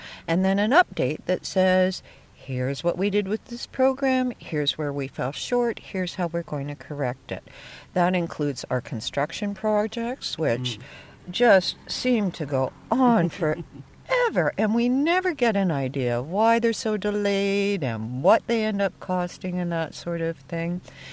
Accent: Guelph, Ontario, Canada; I grew up in Guelph, and when I came back 8 years ago and made my home in Ward 2

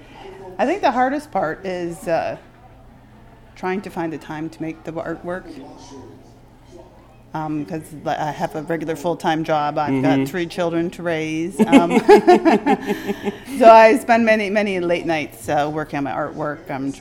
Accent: Ontario, Canada; I come from Chippewas of Nawash, near Shingaming, which is just north of here, north of Wyarton.

